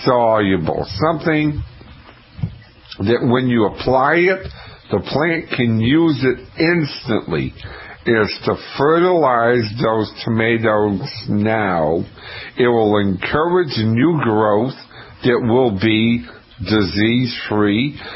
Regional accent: Scituate, Massachusetts, United States; I grew up in Scituate, Mass, and my neighbor planted some Jerusalem artichokes

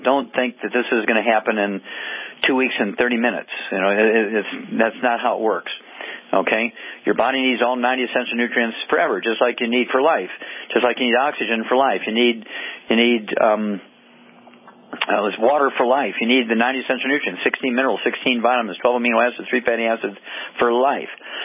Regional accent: Missouri, United States

